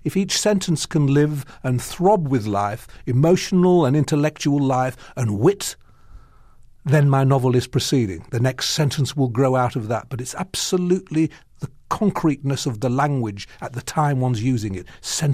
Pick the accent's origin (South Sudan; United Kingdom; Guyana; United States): United Kingdom; England; I see myself as entirely English, really, trained in English literature, a teacher of English literature, a lover of English literature